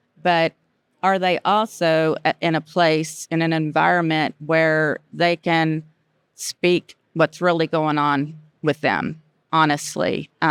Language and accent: English; United States; So I'm an American. I love aviation. I love flying. It's in my family.